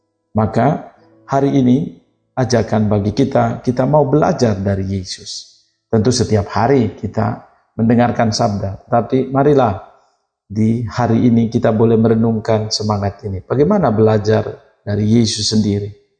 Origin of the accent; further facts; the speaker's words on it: East Nusa Tenggara, Indonesia; Dari tempat di mana saya sedang berlibur di Pulau Lembata, dari tempat asal saya mengucapkan selamat menikmati liburan